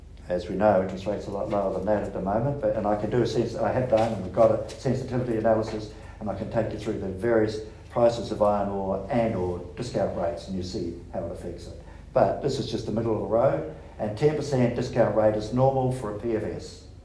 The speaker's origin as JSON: {"language": "English", "country": "New Zealand", "said": "Not because I'm a Kiwi, a very proud Kiwi."}